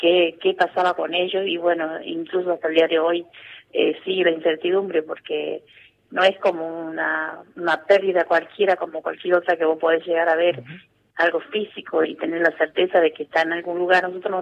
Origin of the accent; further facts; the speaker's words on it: Tucumán, Argentina; Yo soy de Tucumán, he estado en Mar del Plata un año y dos meses